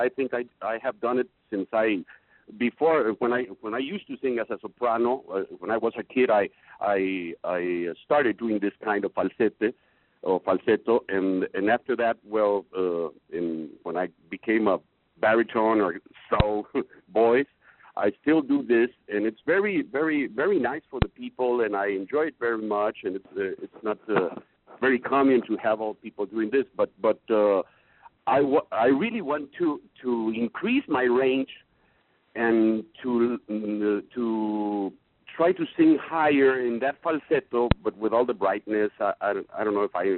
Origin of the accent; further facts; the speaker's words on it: San Miguel de Allende, Guanajuato, Mexico; Yes, I'm calling from Mexico, from San Miguel de Allende.